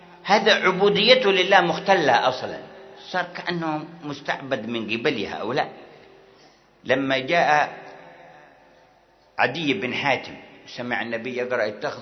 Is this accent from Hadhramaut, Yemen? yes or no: yes; Hadhramaut, Yemen; يذكرون قرية من القرى عندنا في حضرموت